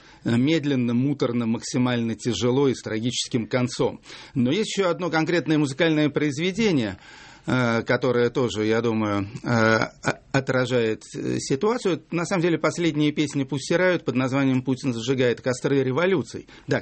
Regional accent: Yaroslavl, Yaroslavl Oblast, Russia; А я хоть и уроженец города Ярославля, но, к сожалению, утратил уже довольно давно связь с нашей славной провинцией

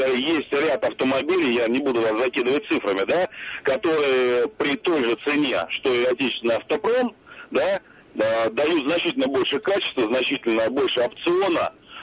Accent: Moscow, Russia; Я из Москвы

